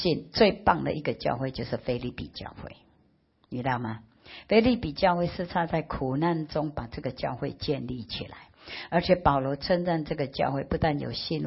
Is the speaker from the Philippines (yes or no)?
yes; Philippines; now in Taiwan; 我从菲律宾来到台湾，我是华侨，菲律宾华侨来到台湾